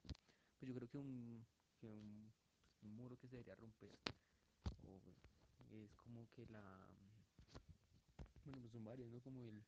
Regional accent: Colombia; Que aceptarnos todos como colombianos, al fin y al cabo, pues todos vivimos en este país.

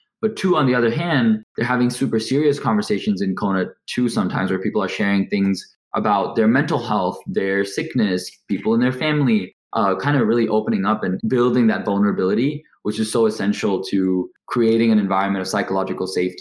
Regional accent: India; also born or lived in Dubai, UAE / Hong Kong; now in United States; So I'm Indian. I'm from India. I was born in Dubai, then moved to Hong Kong, then moved to India, then moved to the US, where I studied computer science at UCLA.

